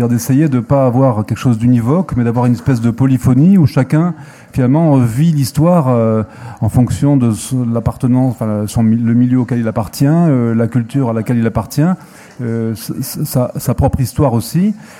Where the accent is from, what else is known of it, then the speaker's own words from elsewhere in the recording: Algeria; Je suis natif d'Algérie, je suis le produit de cette histoire-là